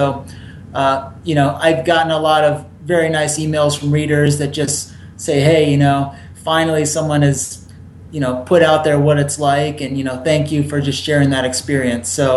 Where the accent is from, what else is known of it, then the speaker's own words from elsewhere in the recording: New Hampshire, United States; also born or lived in Seattle; I was raised in New Hampshire and went to college in Seattle.